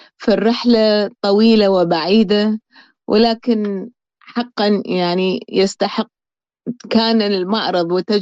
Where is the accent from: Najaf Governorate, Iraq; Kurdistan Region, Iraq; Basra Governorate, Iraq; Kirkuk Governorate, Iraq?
Basra Governorate, Iraq; Basra; also born or lived in Baghdad / Amman; now in Copenhagen, Denmark; فإحنا طلعنا من البصرة إلى بغداد لفترة، ومن فترة ومن بغداد إلى عمان، واستقرينا لفترة،